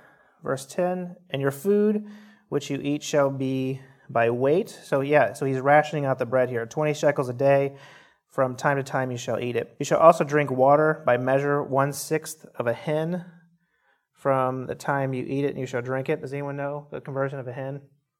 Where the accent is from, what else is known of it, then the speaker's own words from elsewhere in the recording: Illinois, United States; I grew up in Southern Illinois, and there were not mesquite trees in Southern Illinois.